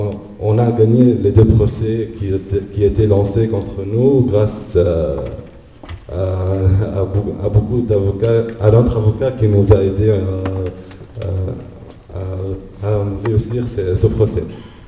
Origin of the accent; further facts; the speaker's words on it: Tunisia; à Paris hier en tant que Tunisien